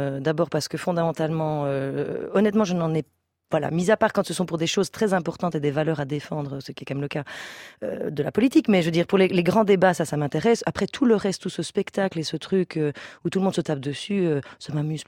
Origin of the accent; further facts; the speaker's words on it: Belgium; Chez nous, en Belgique